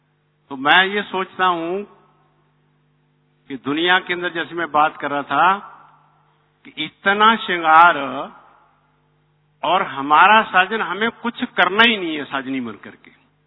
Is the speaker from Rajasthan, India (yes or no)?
no; Punjab, India; तो मैं तो छोटे से गांव है पंजाब में, वहां का रहने वाला हूँ